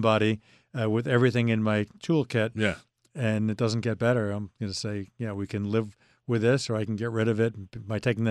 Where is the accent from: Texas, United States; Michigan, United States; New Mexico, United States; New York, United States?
New York, United States; Bellmore